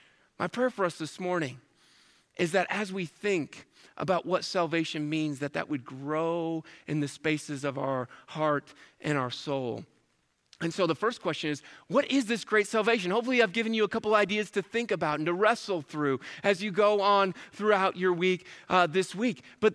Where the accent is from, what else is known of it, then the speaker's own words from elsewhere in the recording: Chippewa Falls, Wisconsin, United States; It reminds me of a time when I was growing up in Chippewa Falls, Wisconsin. It's just right up 94, 3 hours from here.